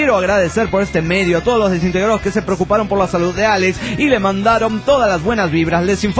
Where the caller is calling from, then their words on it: Tuluá, Valle del Cauca, Colombia; de Tuluay, Cartago, Colombia.